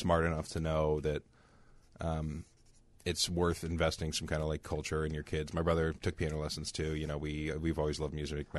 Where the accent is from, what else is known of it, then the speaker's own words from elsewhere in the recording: Virginia, United States; I'm from Virginia. Like, what do I know about cold?